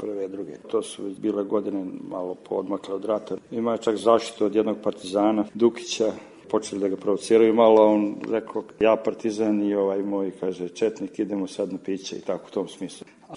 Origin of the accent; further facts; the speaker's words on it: Serbia; moved away; pogotovo kod nas u Srbiji.